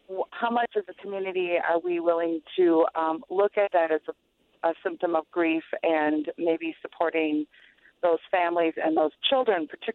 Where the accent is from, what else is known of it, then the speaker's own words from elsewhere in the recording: Minneapolis, Minnesota, United States; I'm from North Minneapolis.